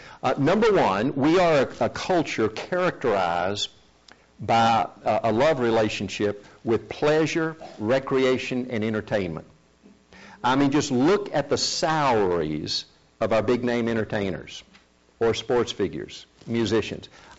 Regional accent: South Korea; Growing up in Korea, I rarely, if ever, used the personal pronouns I, my, me, or mine.

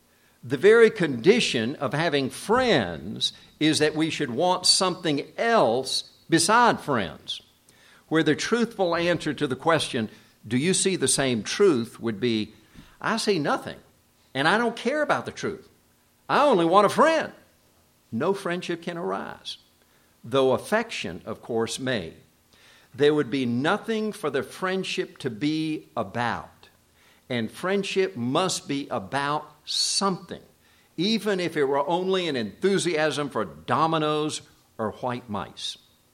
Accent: South Korea; I grew up in the Asian culture in Korea.

